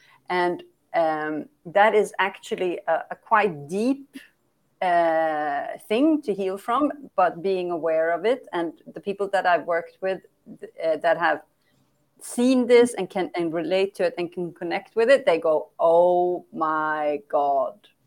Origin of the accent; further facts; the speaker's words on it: Sweden; English is a second language; so I'm from Sweden, and in Sweden, the history of Sweden is that large parts of the people, of the population, had for generation for long periods of time come from starvation